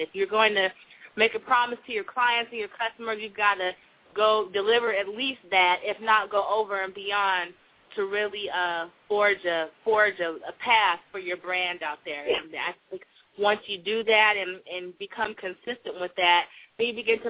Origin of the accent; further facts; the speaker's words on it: Sacramento, California, United States; I hail from California, from Sacramento.